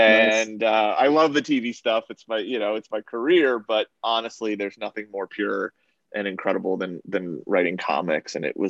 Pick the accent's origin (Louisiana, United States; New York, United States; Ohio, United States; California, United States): New York, United States; Westchester; I grew up in Westchester